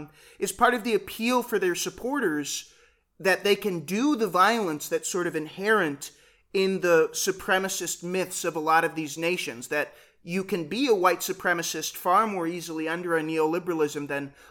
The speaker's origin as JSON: {"language": "English", "country": "United States", "said": "So, as an American, I was trying to find a quote."}